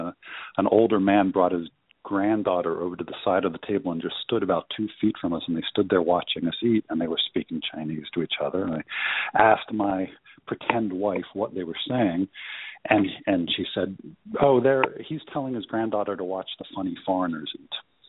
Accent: London, United Kingdom; moved away; also born or lived in Washington, D.C.; So I grew up in London, and when we came back from England, we went to Washington, D.C., where my family has been based ever since.

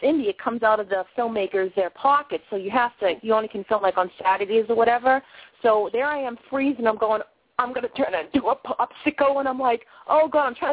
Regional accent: Boston, Massachusetts, United States; I'm a Bostonian, but I'm telling you, I do not like the cold weather

